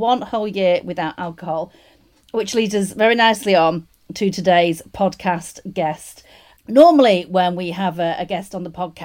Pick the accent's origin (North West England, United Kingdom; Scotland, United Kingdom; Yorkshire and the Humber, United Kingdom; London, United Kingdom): North West England, United Kingdom; I am from Lancashire in the northwest of England.